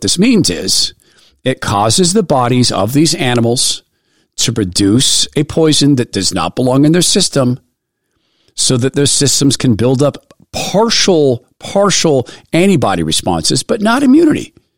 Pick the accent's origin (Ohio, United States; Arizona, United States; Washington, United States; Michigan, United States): Washington, United States; When I grew up in the Spokane Valley, a lot of the land was still farmed actively.